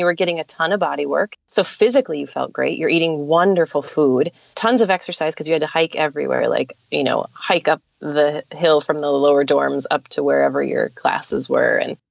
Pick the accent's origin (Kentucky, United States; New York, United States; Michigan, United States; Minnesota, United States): Minnesota, United States; So I mentioned that I'm from South Central Minnesota, and I grew up on a dairy farm.